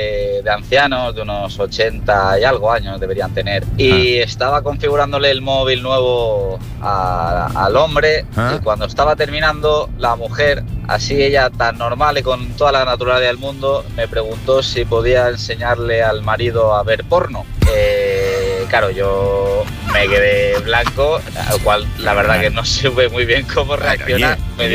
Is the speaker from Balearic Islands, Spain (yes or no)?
yes; Balearic Islands, Spain; soy de Mallorca.